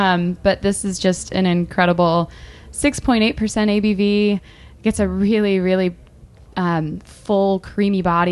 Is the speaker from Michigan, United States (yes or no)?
yes; Michigan, United States; I grew up in Michigan, and this is Oberon season for me.